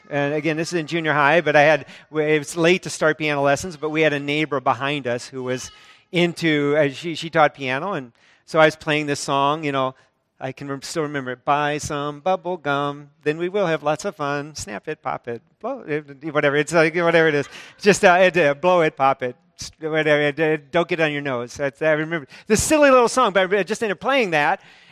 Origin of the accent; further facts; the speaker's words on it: Monroe City, Missouri, United States; Now, as a boy, I grew up in Monroe City, Missouri.